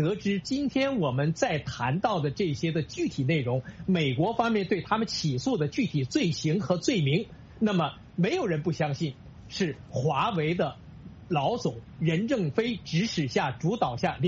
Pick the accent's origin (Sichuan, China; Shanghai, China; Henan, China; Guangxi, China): Shanghai, China; moved away; 比如说我这个出来这么多年以后只回过一次上海